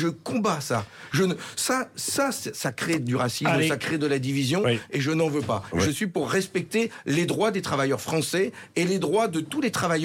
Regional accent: Hauts-de-France, France; Parce que quand on ferme l'usine

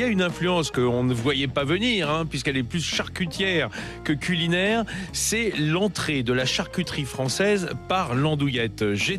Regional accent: France; Ce qu'on ne trouve pratiquement plus chez nous en France.

